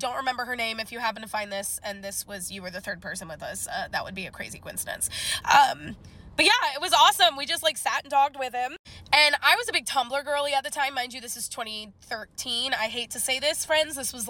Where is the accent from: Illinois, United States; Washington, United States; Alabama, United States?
Illinois, United States; So essentially, I'm from Illinois originally. My aunt lives in O'Fallon, Illinois, which is like right over the St. Louis line.